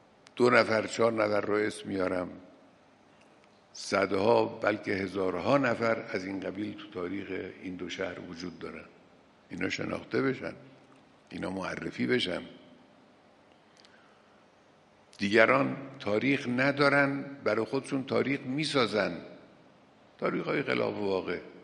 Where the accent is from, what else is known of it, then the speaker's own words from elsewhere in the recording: Khorasan, Iran; حالا من چون خودم خراسانی هستم، با این دو شهرم آشنا هستم